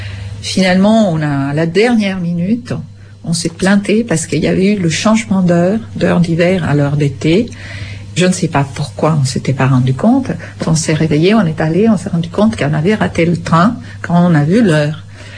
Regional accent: Vicenza, Veneto, Italy; French is a second language; moved away as an adult; Je suis italienne de la région de Venise, d'une petite île qui s'appelle Vicenza. Je suis arrivée ici en printemps de 80 et je suis partie d'Italie

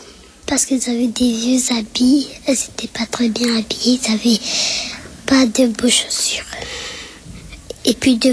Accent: France; born there; Non, je suis née en France. À l'hôpital Montreuil.

